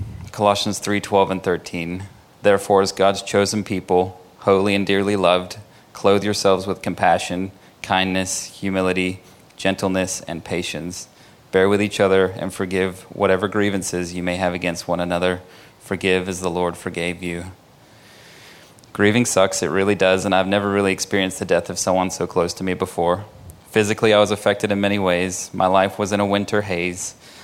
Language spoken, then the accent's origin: English; United Kingdom; I'm actually British, and we don't talk about our feelings or money to anybody.